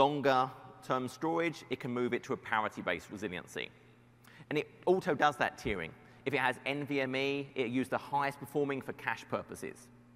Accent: United Kingdom; I'm in British. People tend not to trust the British.

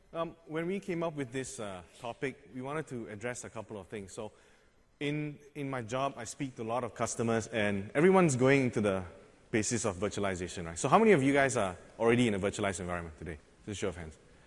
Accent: Malaysia; So I'm from Malaysia. … I'm from Infant Consulting Group. I work out of the Singapore office. I'm actually based in Malaysia, so I live in Malaysia.

